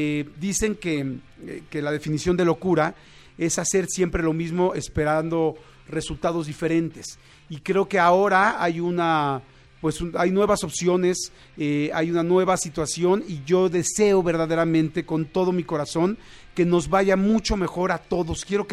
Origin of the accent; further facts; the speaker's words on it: Mexico; nosotros como mexicanos